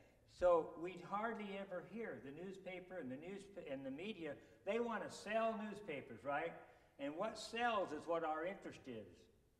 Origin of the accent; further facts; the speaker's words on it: Nebraska, United States; Now, I'm from Nebraska, the football capital of the world, right?